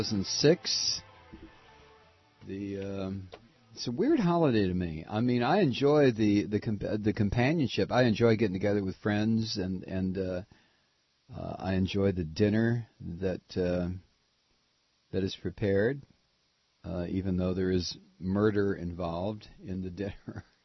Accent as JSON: {"language": "English", "town": "Toledo", "region": "Ohio", "country": "United States", "said": "Hey, Jan, I'm from Toledo, okay?"}